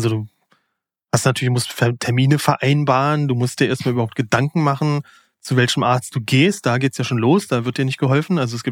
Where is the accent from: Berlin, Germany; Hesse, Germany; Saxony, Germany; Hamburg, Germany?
Berlin, Germany; Ja, wir sind ja auch Berliner Schnauze, wa?